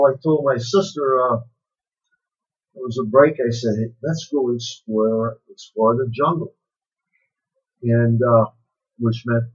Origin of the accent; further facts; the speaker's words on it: Cicero, Illinois, United States; Well, I grew up in Cicero, in a great town to grow up in.